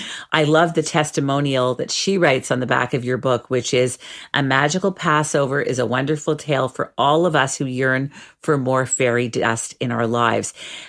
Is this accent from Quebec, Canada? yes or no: yes; Montreal, Quebec, Canada; I know you went to McGill, which is where my hometown is.